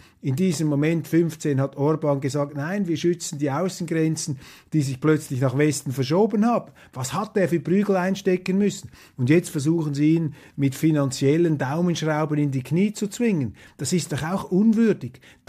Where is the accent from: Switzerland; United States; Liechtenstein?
Switzerland; für mich als Schweizer, weltoffener Schweizer gewissermaßen